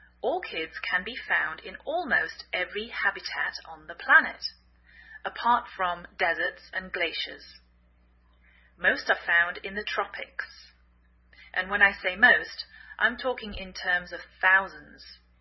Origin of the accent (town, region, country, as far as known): England, United Kingdom; now in United States